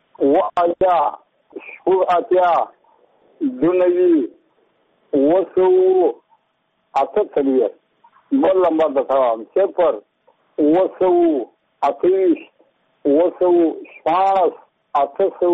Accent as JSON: {"language": "Pashto", "town": "Muqur", "region": "Badghis", "country": "Afghanistan", "said": "زه په خپله د بادغیس ولایت یم، د مقر د ولسوالۍ یم، د همدوړې د کلي یم."}